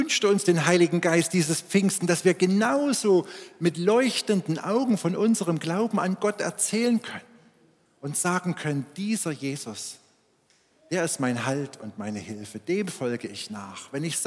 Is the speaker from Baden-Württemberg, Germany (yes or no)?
no; Schneeberg, Saxony, Germany; ich bin in Schneeberg im Erzgebirge aufgewachsen in einer Pfarrersfamilie.